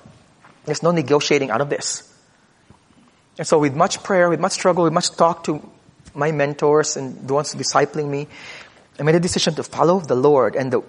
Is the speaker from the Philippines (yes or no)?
yes; Philippines; As a Filipino, you don't know what it means, dearly beloved.